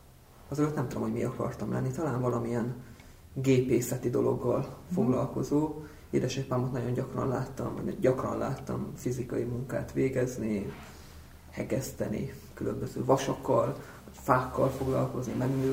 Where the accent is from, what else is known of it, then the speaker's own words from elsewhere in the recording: Furta, Hajdú-Bihar, Hungary; Hajdú-Bihar megyében nőttem föl, Biharban, a Kissárét és a Bihari sík találkozási pontjánál, Furtában, néhány 10 kilométerre a román határtól van ez a település. Egyéb iránt talán a román ortodox egyház fenntartásában működő iskolába jártam